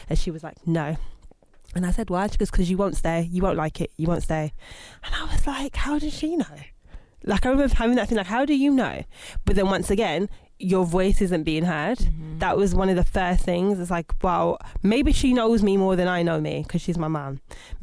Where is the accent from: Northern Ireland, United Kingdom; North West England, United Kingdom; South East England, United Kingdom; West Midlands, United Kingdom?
West Midlands, United Kingdom; Birmingham; I'm originally from Birmingham. Born in 1986, hold tight, the 80s babies.